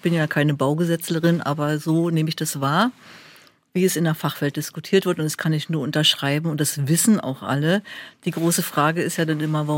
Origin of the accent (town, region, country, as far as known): Berlin, Germany